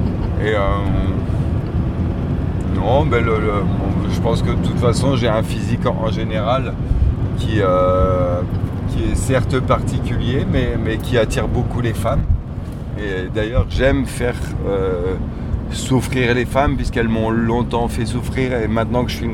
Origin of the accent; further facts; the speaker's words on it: Hauts-de-France, France; Moi, je viens du Nord, c'est de la brique rouge.